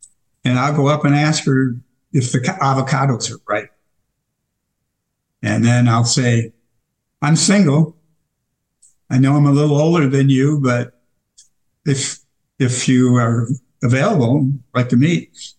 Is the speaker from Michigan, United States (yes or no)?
yes; Michigan, United States; I'm a Midwesterner, by the way. I'm from Michigan, originally.